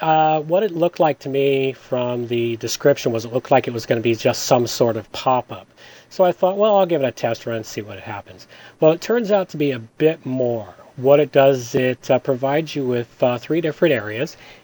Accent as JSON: {"language": "English", "town": "Victoria", "region": "British Columbia", "country": "Canada", "said": "After all, I'm from Victoria, the opposite end of the coast from you."}